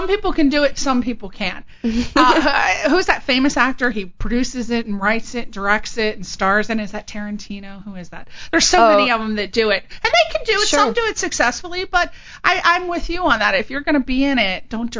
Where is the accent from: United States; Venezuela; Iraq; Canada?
United States; East Coast; I'm from the East Coast